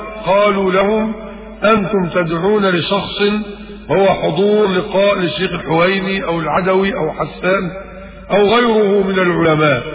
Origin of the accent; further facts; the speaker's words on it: Mit Hadid, Dakahlia, Egypt; في قريتنا ميت حديد مركز منية النصر